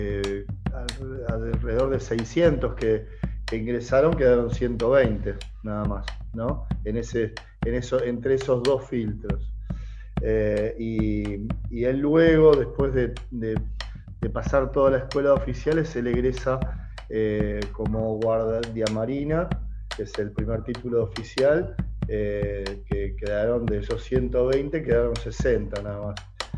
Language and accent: Spanish; San Isidro, Buenos Aires Province, Argentina; Nosotros somos de San Isidro